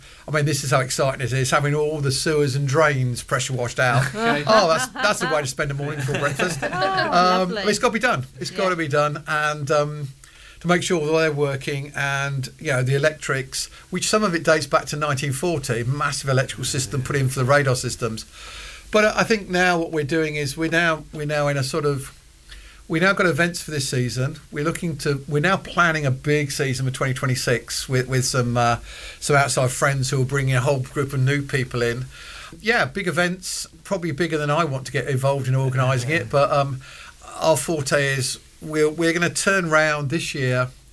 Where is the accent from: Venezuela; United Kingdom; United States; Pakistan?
United Kingdom; we're British, we spin that as a victory.